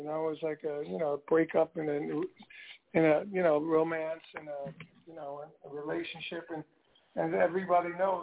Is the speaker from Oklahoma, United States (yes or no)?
no; Brooklyn, New York, United States; also born or lived in Long Island / Los Angeles / Connecticut; I grew up in Brooklyn and moved to Long Island, then moved to L.A., then moved back to New York and Connecticut, and then moved here.